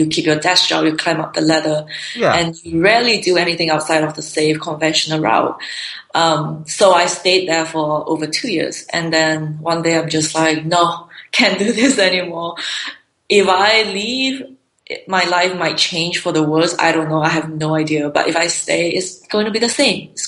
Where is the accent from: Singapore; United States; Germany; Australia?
Singapore; Since I grew up in Singapore, I was tired of it. And I have lived in, I lived in Paris for a bit when I was like 22.